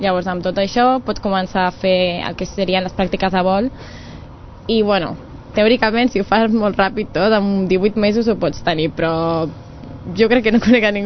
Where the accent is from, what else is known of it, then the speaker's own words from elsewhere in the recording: Barcelona, Catalonia, Spain; born there; now in Rubí, Spain; Bueno, vaig néixer a Barcelona, però visc a Rubí.